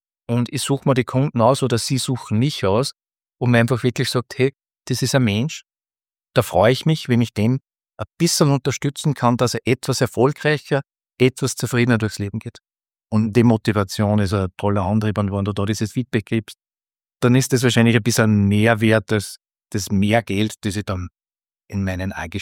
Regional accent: Upper Austria, Austria; Weil ich habe ja nie in Oberösterreich gearbeitet. Das ist meine Heimat, da ist mein Haus, alles hier.

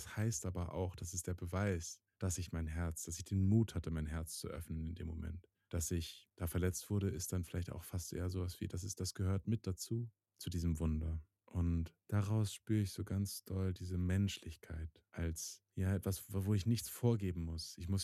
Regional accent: Northern Germany, Germany; Ich bin in Norddeutschland hier auch groß geworden

